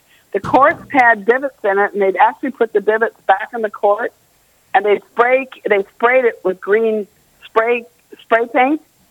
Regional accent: United States; U.S., I'm an American. I'm very, you know, much for my country.

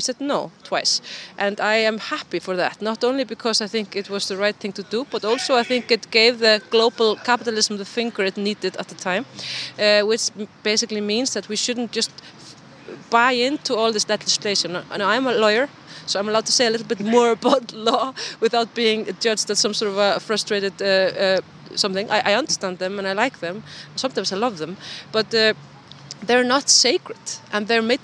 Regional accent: Iceland; I'm from Iceland.

